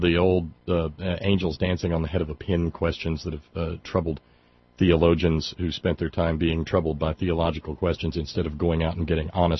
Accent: Florence, Alabama, United States; You know, when three-bedroom brick ranch homes like the one I grew up in Florence, Alabama, are going for, you know, $1 million in Southern California

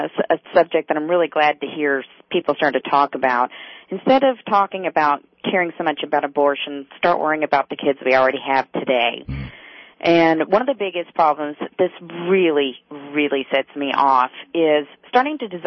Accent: Springfield, United States; I'm from Springfield. We have the Dominic James case here.

